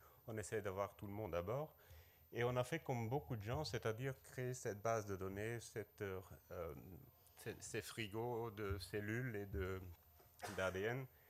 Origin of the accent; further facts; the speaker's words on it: Flanders, Belgium; est-ce que je viens en tant que Belge? Mais là, comme je suis flamand